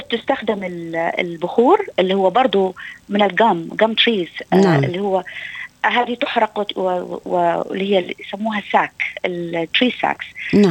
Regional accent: Aden, Yemen; now in Australia; جئت من اليمن. صحيح أنا أصل من حضرموت، لكن جئت من اليمن، من منطقة عدن غنية جدا بصناعات العطور.

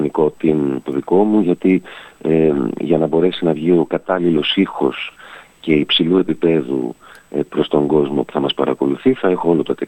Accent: Athens, Attica, Greece; Μεγάλωσα αρχικά στους Αμπελόκηπους και στην Κυψέλη και αργότερα στο Μαρούσι.

